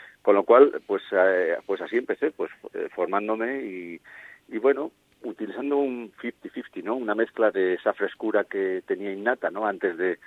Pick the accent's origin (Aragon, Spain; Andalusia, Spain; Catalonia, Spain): Aragon, Spain; Zaragoza; yo soy de Zaragoza y iba a los estudios, principalmente iba a los estudios Kikos a grabar anuncios